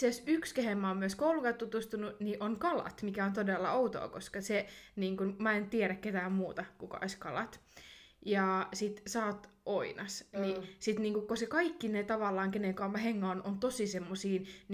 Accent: Jyväskylä, Central Finland, Finland; now in Helsinki, Finland; koska mähän olen siis Jyväskylästä.

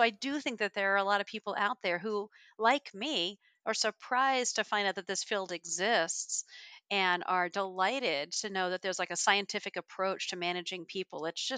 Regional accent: Texas, United States; I grew up in Texas, so there was just a hitch in my giddy up with regards to getting an MBA.

